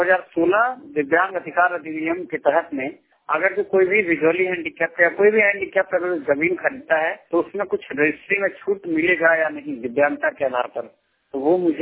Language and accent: Hindi; Gaya, Bihar, India; और मैं बिहार गया से हूँ